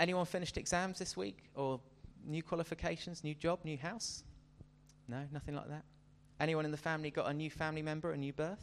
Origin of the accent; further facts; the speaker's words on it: United Kingdom; And as British people, we actually have a very sophisticated level of humour.